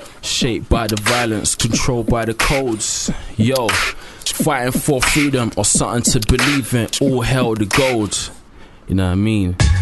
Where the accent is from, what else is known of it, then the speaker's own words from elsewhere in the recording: Deptford, London, United Kingdom; Oh yeah, Deptford, yeah. So Deptford, mm-hmm. so southeast, you know what I mean?